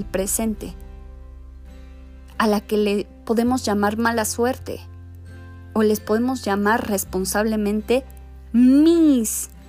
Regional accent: Mexico; yo como latinoamericana, como mexicana, puedo asumirme en una sociedad violenta

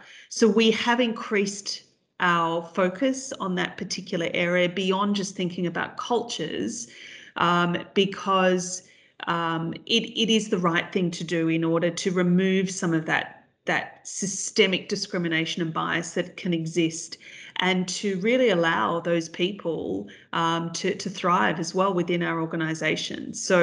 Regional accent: Australia; if I use my example of growing up in Australia

